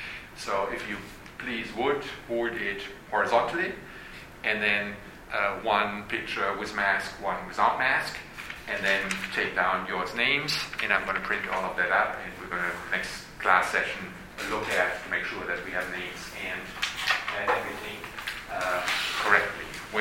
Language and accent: English; Lower Saxony, Germany; English is a second language; I'm originally from Germany, to be more specific, from what used to be Western Germany, a small town in the north of Germany, close to Bremen, Oldenburg. I grew up on a hog farm in Germany.